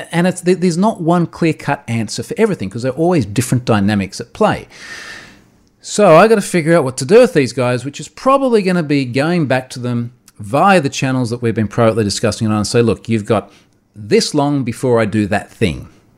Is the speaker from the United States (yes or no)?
no; Australia; I'm Australian